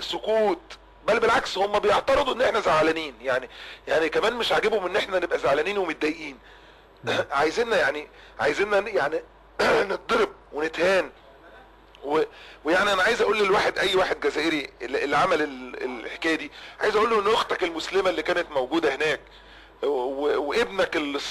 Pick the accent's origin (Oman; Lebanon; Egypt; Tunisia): Egypt; جرح في قلوبنا كلنا كمصريين